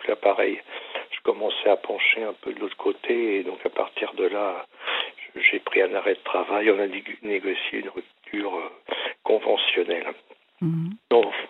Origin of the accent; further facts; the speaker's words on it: Centre-Val de Loire, France; Je suis remonté, tant bien que mal, dans ma région d'origine, qui est la Touraine